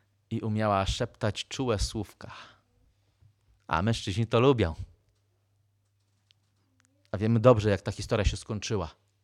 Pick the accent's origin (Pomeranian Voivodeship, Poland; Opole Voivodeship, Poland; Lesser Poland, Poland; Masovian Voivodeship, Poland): Masovian Voivodeship, Poland; Pruszków; born there; Urodziłem się w Pruszkowie. Czy coś z Pruszkowa może być dobrego?